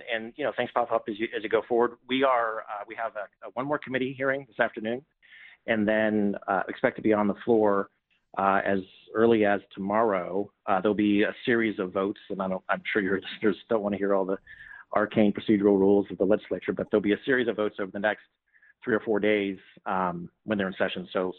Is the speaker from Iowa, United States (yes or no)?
no; Tennessee, United States; Tennessee did it in one, my home state.